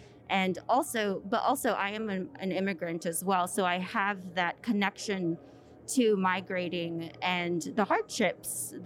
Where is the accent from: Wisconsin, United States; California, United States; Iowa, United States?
Iowa, United States; also born or lived in Mexico; So I am from Mexico, and I migrated to the States in the 90s. And growing up in the Midwest was a really interesting experience, living in rural Iowa from a very small town. And so for me, I decided to move down to Arizona